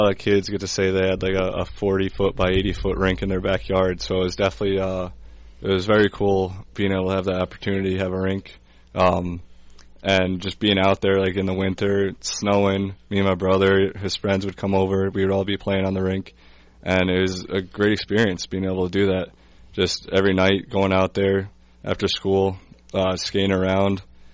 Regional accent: New Jersey, United States; I can't even remember back in the day, but I'm pretty sure I was a Devils fan for most of my life.

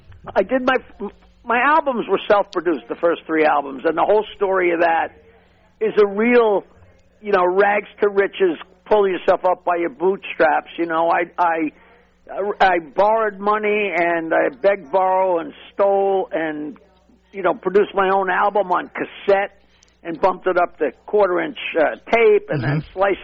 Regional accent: United States; I'm an American.

